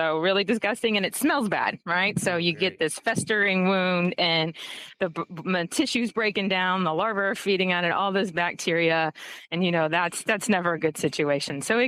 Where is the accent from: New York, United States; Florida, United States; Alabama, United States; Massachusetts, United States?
Florida, United States; So I'm actually originally from Florida, too. So I grew up in that state.